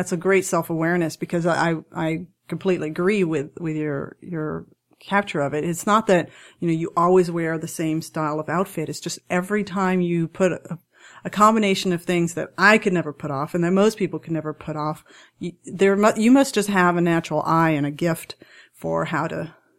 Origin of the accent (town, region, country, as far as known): Burleson, Texas, United States